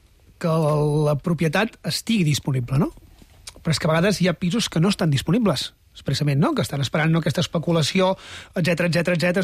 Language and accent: Catalan; Figueres, Catalonia, Spain; now in Barcelona, Spain; Els que visc a Barcelona, però els que som de fora, és a dir, jo soc de Figueres, per exemple, no?